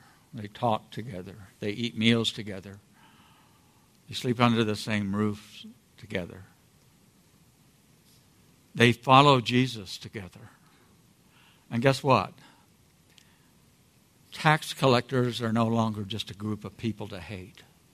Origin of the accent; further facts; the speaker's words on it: the South, United States; I was raised in the South. I was a segregationist. Praise God. And I sang